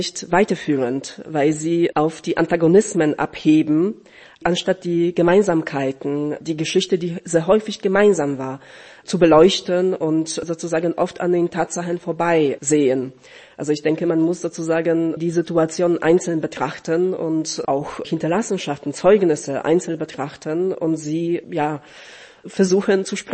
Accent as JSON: {"language": "German", "town": "Zielona Góra", "region": "Lubusz Voivodeship", "country": "Poland", "said": "ich stamme aus der Region, aus einer der nördlichsten Orte in Niederschlesien, aus Zielona Góra, Grünberg. Von daher bin ich mit der Region auch sozusagen persönlich privat verbunden."}